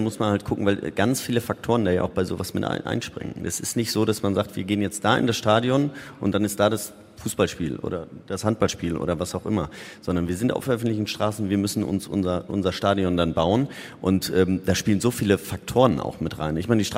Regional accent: North Rhine-Westphalia, Germany; da, wo ich herkomme, Münsterland, Ruhrgebiet

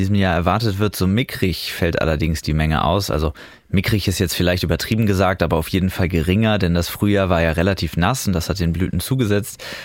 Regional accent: Osnabrück, Lower Saxony, Germany; nämlich in meiner Heimatregion Osnabrück, genauer gesagt in Bad Iburg.

